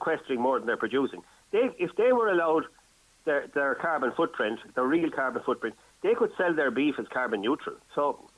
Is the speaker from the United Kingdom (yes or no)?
no; Ireland; I'm an Irishman